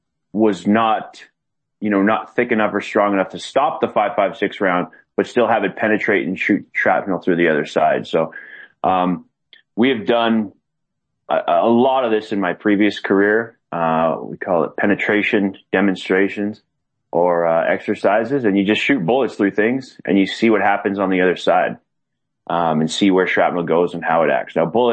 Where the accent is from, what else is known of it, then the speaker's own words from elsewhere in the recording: Canada; I'm a Canadian sitting up here just reading about this stuff and watching videos.